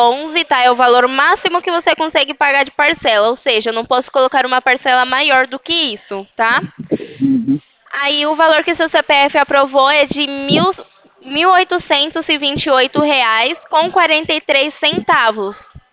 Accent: Venezuela; now in Americana, Brazil; É que assim, eu sou da Venezuela.

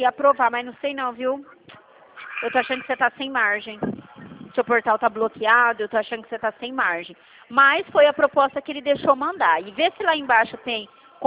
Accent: Dracena, São Paulo, Brazil; eu sou daqui de Dracena também.

